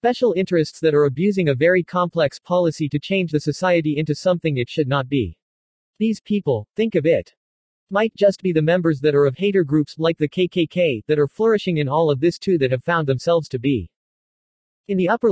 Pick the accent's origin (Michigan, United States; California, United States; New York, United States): California, United States; San Bernardino; You would not understand or see the level of urban blight that is showing in my hometown since I was a kid.